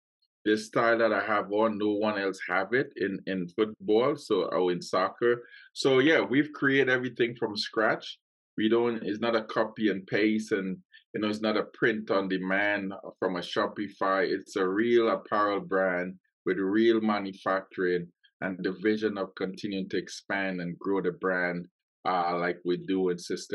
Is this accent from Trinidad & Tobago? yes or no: yes; Trinidad & Tobago; So I was born in Trinidad and Tobago.